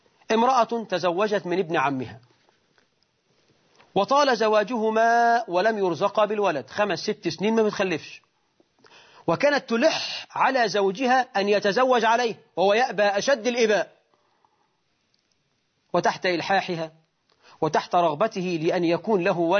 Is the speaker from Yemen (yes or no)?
no; Egypt; احنا في الريف عندنا في مصر وفي الصعيد